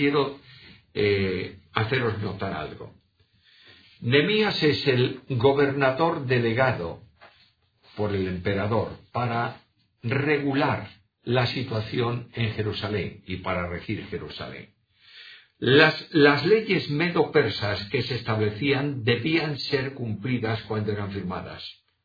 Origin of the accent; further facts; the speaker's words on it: Galicia, Spain; first language Galician; Spanish is a second language; los que vivimos en Galicia y somos gallegos de origen, en nuestras casas se hablaba el gallego. De manera que hemos aprendido el gallego, no tanto en la escuela, hoy se estudia en la escuela, sino por nuestros padres.